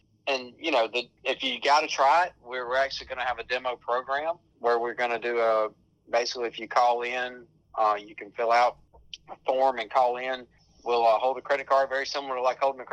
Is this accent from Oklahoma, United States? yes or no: no; Alabama, United States; I'm from Alabama. I still live in Alabama today. I've moved around a little bit, but I'm back home in my home state.